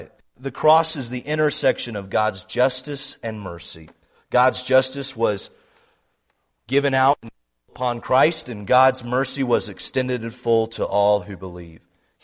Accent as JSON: {"language": "English", "region": "Utah", "country": "United States", "tie": "born or raised there", "said": "I only know this because I grew up in Utah."}